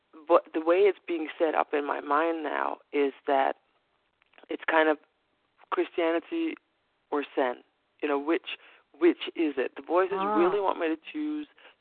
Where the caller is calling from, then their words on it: Copenhagen, Capital Region of Denmark, Denmark; I'm calling from Copenhagen in Denmark.